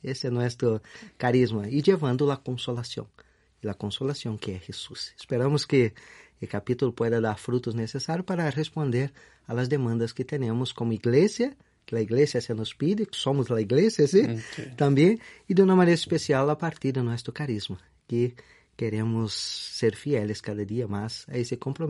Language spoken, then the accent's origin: Spanish; Rio de Janeiro, Brazil; Spanish is a second language; yo soy costeño de nacimiento, soy de Río de Janeiro. Entonces, bien lejos de mi casa